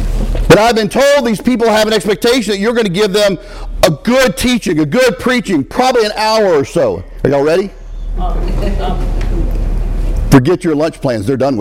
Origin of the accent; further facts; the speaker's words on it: Texas, United States; I'm not acclimated to that kind of heat, and I'm from Texas.